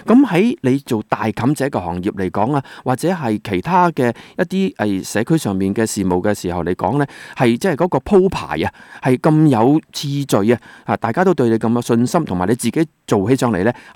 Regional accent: Guangdong, China; 就是我们广东人讲得好啊

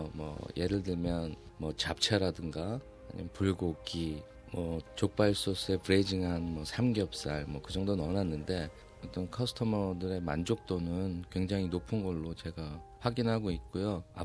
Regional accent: South Korea; 아무래도 제가 그 한국 사람이다 보니까 여기 계신 분들보다는 현지인들보다는 뭐 영어라든가 어떤 커뮤니케이션적인 그런 거에서 조금은 부족하지만

